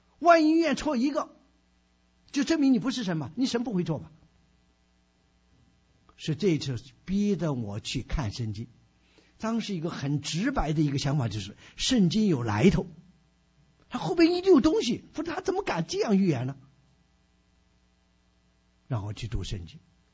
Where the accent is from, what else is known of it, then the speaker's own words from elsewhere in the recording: China; 因为你知道我是在大陆这样长大起来的，从小是唯物主义辩证法啊